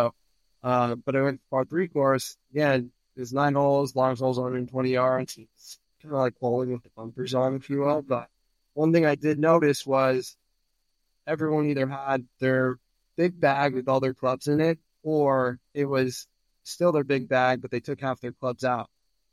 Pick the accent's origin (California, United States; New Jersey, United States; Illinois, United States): California, United States; also born or lived in China; It just so happened to be I'm from North County, San Diego.